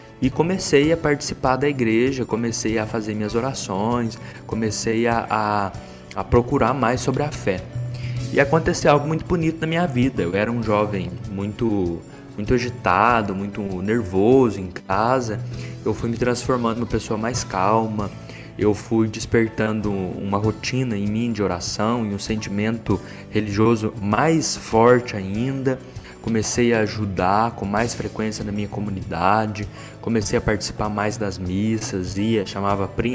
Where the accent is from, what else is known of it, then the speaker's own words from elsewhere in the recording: Muzambinho, Minas Gerais, Brazil; criado em uma família religiosa. Eu me lembro que meus pais me levavam sempre à missa. Sou natural da cidade de Muzambim.